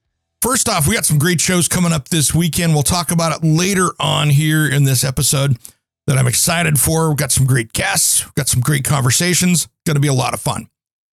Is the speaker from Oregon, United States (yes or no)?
yes; Portland, Oregon, United States; we've got an interesting housing situation going on here in Portland, my hometown.